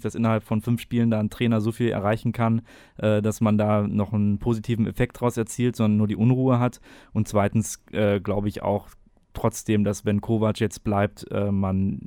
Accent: Dortmund, North Rhine-Westphalia, Germany; das muss ich selbst als Dortmunder zugeben

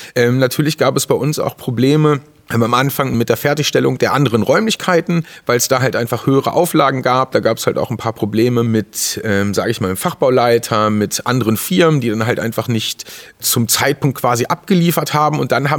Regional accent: Lage, North Rhine-Westphalia, Germany; Also ich komme ja gebürtig aus Lager, also bin Ostwestfale

